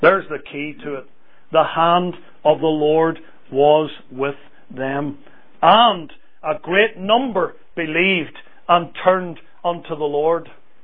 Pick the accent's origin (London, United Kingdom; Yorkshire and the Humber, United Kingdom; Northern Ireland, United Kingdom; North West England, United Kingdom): Northern Ireland, United Kingdom; My forebears come from Scotland, though I'm from Northern Ireland.